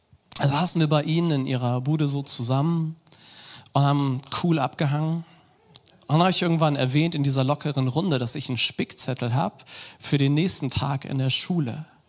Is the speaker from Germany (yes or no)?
yes; Bremen, Germany; Und als wir 16 waren, haben wir dann so eine Gruppe auch bei uns in Bremen gegründet.